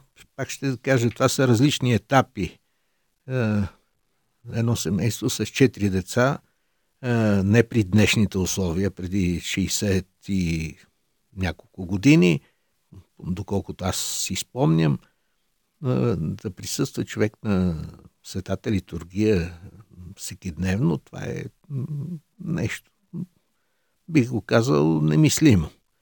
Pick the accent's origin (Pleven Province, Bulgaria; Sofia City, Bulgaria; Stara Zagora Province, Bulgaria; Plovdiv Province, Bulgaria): Sofia City, Bulgaria; Sofia; born there; роден съм на 23 юли 1958 година в София.